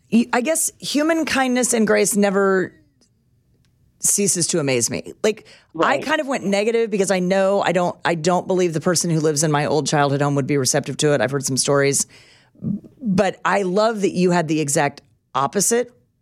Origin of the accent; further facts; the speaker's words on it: Topeka, Kansas, United States; you know I grew up in Topeka.